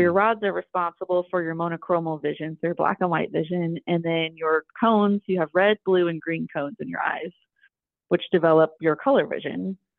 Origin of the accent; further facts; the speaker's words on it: St. Charles, Missouri, United States; Yes, I'm actually born and raised in St. Charles. My family is all pretty much in that area.